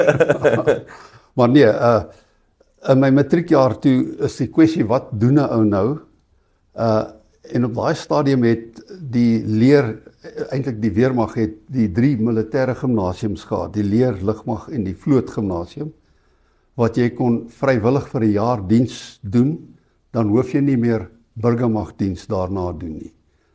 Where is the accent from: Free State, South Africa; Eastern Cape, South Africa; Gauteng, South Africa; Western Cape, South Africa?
Free State, South Africa; born or raised there; also born or lived in Natal